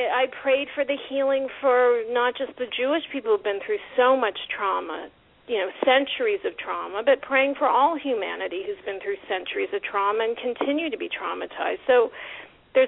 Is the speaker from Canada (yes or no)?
yes; Canada; growing up in Canada, we don't have a desert in Canada.